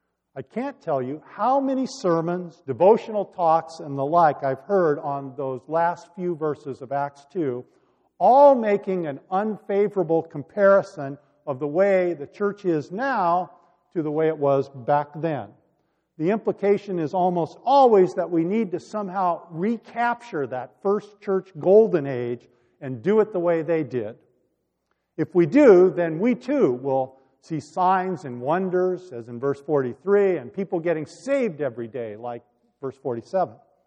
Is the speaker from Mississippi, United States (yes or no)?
no; Santa Monica, California, United States; near where I grew up in Santa Monica, California.